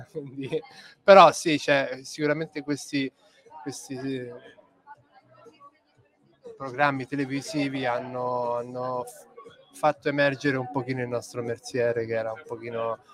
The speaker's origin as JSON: {"language": "Italian", "region": "Lazio", "country": "Italy", "moved": "as an adult", "lives_now": "London, United Kingdom", "said": "vengo dalla provincia di Viterbo, e poi ho andato per ristoranti un po' nel circondario di Viterbo, Orvieto, e poi mi sono trasferito a Londra"}